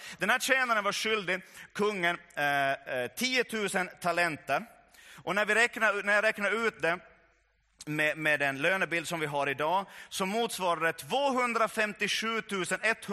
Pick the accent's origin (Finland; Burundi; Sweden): Finland; Ostrobothnia; Vi är österbottningar, så vi tycker ju, en del av oss i alla fall österbottningar.